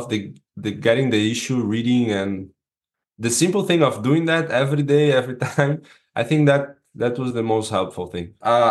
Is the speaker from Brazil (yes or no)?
yes; Brazil; English is a second language; now in Utrecht, Netherlands; I'm from Brazil. I'm currently living in the Netherlands, in Utrecht.